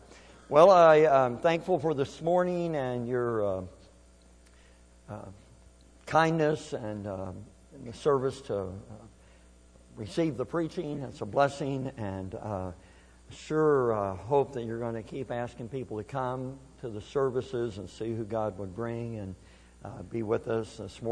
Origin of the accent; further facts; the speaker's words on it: Kentucky, United States; also born or lived in Missouri; I was born in Missouri and I grew up in Kentucky. And I know what hillbillies are. And I know what hillbilly music is.